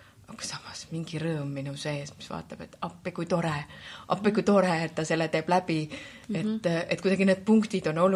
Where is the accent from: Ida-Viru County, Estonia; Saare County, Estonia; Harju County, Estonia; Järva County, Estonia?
Harju County, Estonia; Tallinn; also born or lived in Pärnu; ma sündisin Tallinnas ja siis ma olen esimesed 5 aastat elanud hoopis Pärnus